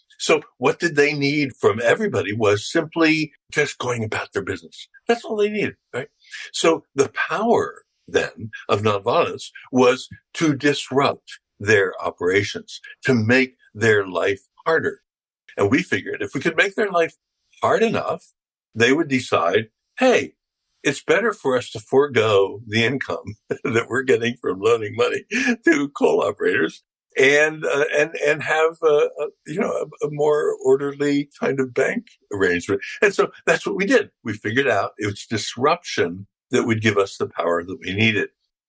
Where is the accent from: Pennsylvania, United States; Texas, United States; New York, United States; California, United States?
Pennsylvania, United States; Philadelphia; A neighboring town to my town, I'm from Philadelphia.